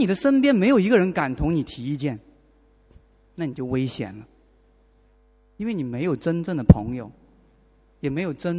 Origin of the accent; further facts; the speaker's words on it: China; 一般来讲呢，我们中国人呢是很怕当面对质的